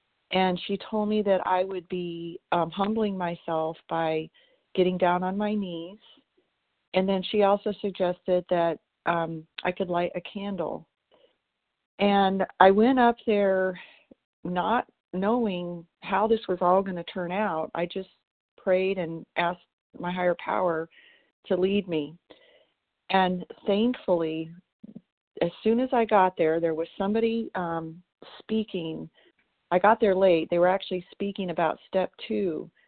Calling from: Tennessee, United States; Today I'm calling you from Tennessee.

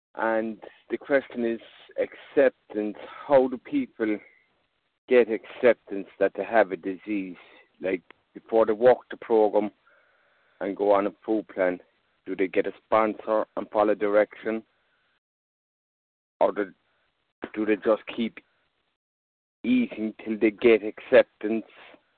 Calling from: Ireland; I'm a compulsive overeater. I'm calling from Ireland

